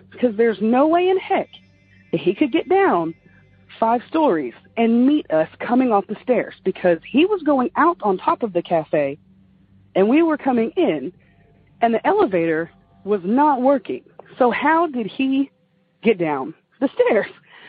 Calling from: Ward, Arkansas, United States; I'm calling from Ward, Arkansas, just a little bit north of Little Rock.

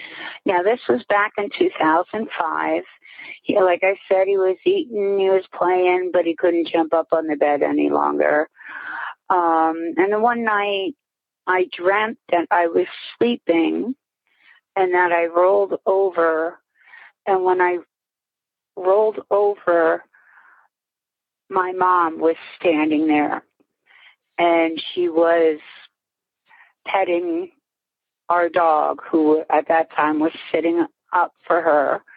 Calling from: Whitehall, Pennsylvania, United States; I'm calling from Whitehall, PA.

